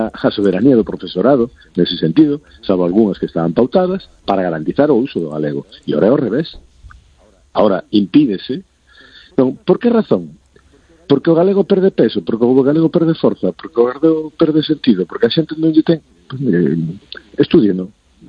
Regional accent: Galicia, Spain; en Galicia aprendemos portugués, polo mismo prezo. Polo mismo prezo que aprendemos galego, aprendemos portugués.

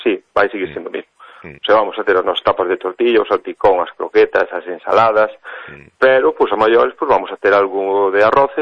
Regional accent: Callón, Galicia, Spain; Mira que eu son daqui de Callón, vivo aquí, levo toda a vida aquí

